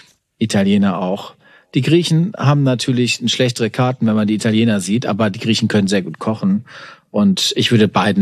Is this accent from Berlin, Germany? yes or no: no; Warendorf, North Rhine-Westphalia, Germany; wir sind ja Pferdekinder. Wir kommen aus Warendorf.